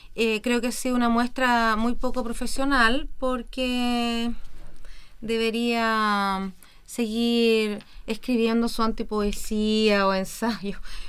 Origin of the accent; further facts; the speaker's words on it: Chile; quizá eso forma parte de nuestra naturaleza o de nuestra esencia como chilenos